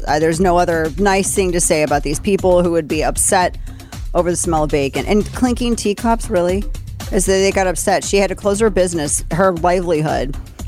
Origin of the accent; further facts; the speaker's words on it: Missouri, United States; Andrew Bailey, Attorney General of my home state, beautiful state of Missouri, joins us now on this Independence Day Eve.